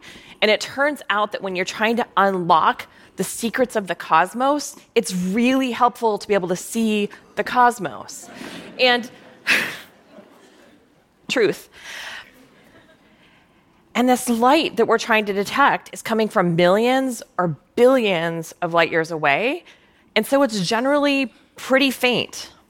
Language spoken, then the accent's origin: English; Minnesota, United States; But when I was growing up in Minnesota, one of my favorite things to do on a summer evening was grab my old Raggedy Ann sleeping bag